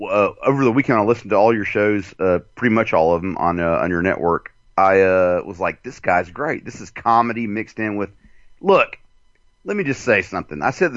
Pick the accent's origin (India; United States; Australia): Australia; I would have sent you, being an Australian, …